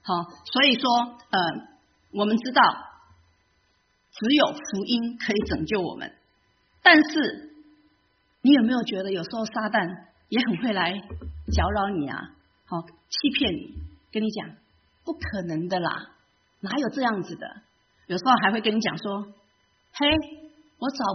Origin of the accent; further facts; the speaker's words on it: Taiwan; 因为我们台湾人本来就是基督教不是我们的最主要的信仰